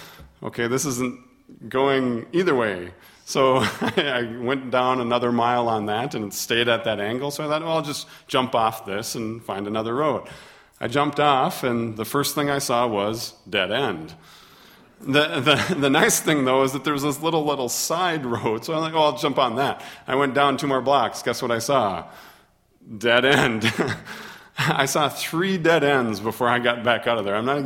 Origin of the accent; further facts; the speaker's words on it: Minnesota, United States; I was born and raised in Minnesota. All except for 1 year of my life, I've lived in that state.